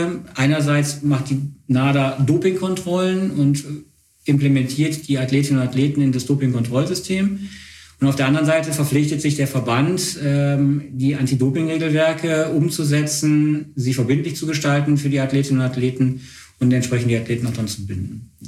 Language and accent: German; Wuppertal, North Rhine-Westphalia, Germany; Ich komme nicht aus Bonn, sondern ich komme aus Wuppertal.